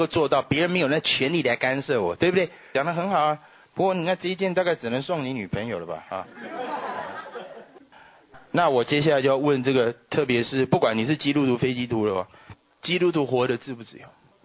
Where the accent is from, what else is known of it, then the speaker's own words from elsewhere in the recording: Taiwan; 我还记得我从台湾来